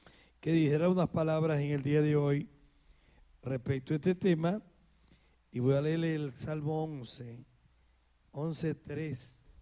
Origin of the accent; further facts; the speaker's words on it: Zulia, Venezuela; vengo de la República Bolivariana de Venezuela, y se da la casualidad, como dicen, que en Dios no hay casualidades, que soy del estado Zulia